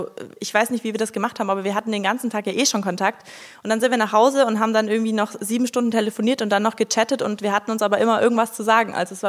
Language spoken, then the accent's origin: German; Baden-Württemberg, Germany; in dem Dorf, wo ich aufgewachsen bin, ist in der Nähe von Stuttgart